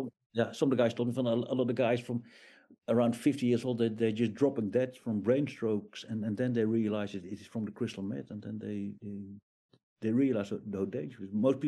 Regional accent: Netherlands; moved away; Yeah, I mean, I am from the Netherlands. I moved out there 30 years ago.

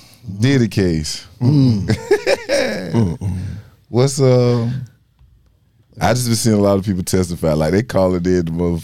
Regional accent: Darlington, South Carolina, United States; Well, I swear I'm glad I was raised in Darlington, man.

